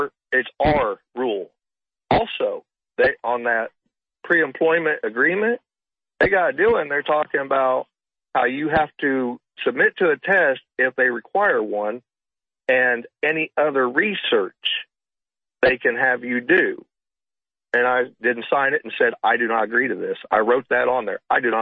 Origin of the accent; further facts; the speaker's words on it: Oklahoma, United States; And I'm from Oklahoma. I live in Oklahoma, but I travel into Kansas. I live on the border of Oklahoma, Kansas.